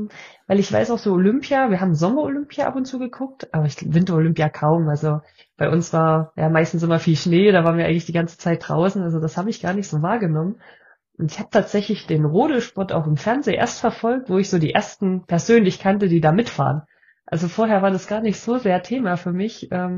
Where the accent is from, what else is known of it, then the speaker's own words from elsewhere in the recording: Annaberg-Buchholz, Saxony, Germany; born there; Ich komme gebürtig aus Annaberg-Buchholz, das ist in der Nähe von Oberwiesenthal.